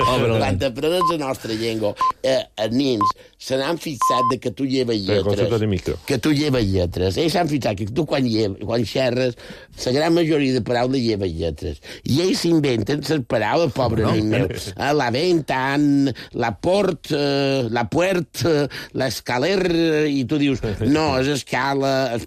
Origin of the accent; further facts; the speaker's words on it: Balearic Islands, Spain; accent: Mallorcan; El mallorquí m'agrada xerrar-lo el millor possible.